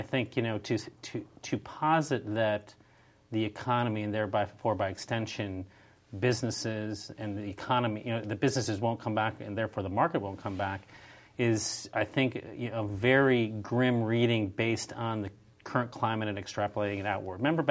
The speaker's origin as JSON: {"language": "English", "town": "St. Paul", "region": "Minnesota", "country": "United States", "said": "St. Paul, Minnesota."}